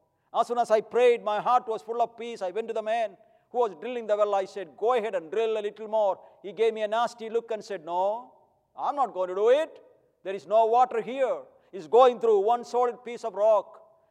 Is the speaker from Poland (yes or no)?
no; India; English is a second language; now in United States; I asked Dr. Vickers, and I'm from India, you know that. I don't know the American culture that well.